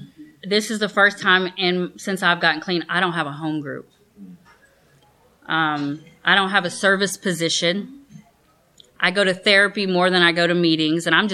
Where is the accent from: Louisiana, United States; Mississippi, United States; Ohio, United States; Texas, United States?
Texas, United States; Houston; now in Katy, United States; So I recently, so the Houston area, I grew up in Houston, Texas.